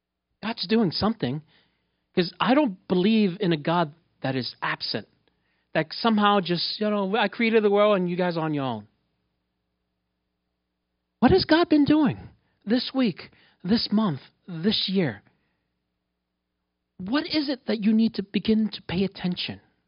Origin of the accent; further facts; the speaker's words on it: New York, United States; moved away as an adult; For those of you who don't know, I'm a New Yorker. Right? I lived in New York for 41 years, and I grew up in pretty rough neighborhoods. So, I am a New Yorker. This is California.